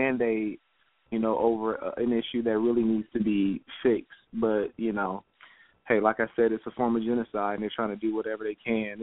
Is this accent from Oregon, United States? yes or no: no; Flint, Michigan, United States; also born or lived in Detroit; Yeah, I'm actually born and raised in Flint, Michigan. I lived there, you know, all my life up until I went to college, and then, you know, I was back and forth between Detroit and Flint after I got out of school.